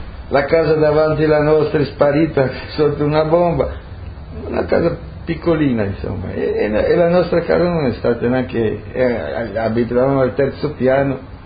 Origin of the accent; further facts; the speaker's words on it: Rijeka, Primorje-Gorski Kotar County, Croatia; Fiume, io almeno non ho conosciuto nessuno che parlasse un'altra lingua che non l'italiano, il fiumano, il nostro dialetto, tutti